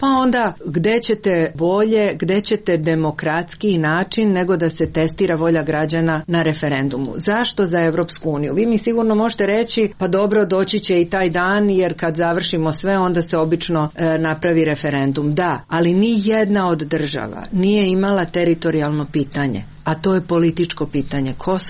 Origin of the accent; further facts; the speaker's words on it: Croatia; ja sam došla iz Hrvatske